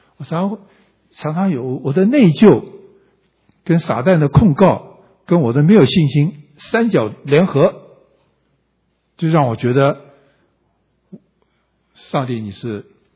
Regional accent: China; 我们中国人是说好，我现在做不好

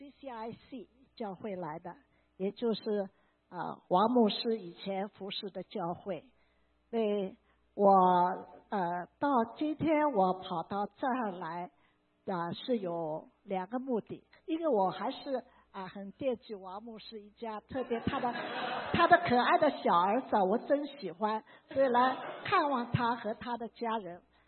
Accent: Shanghai, China; 因为我是上海来的

